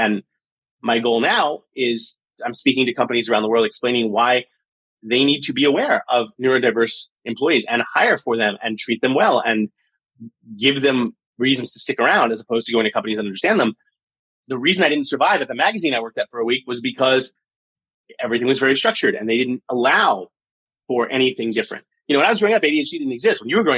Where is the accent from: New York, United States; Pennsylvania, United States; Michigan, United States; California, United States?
New York, United States; New York City; I think growing up in New York City has a lot to do with that.